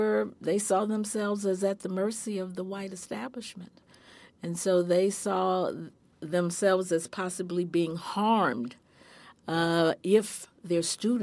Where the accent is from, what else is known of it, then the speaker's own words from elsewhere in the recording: Memphis, Tennessee, United States; born there; I was born in Memphis, Tennessee in 1944.